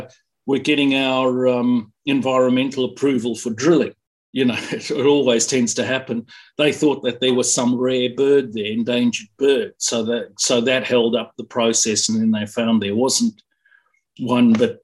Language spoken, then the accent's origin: English; South Africa; born there; I was born in South Africa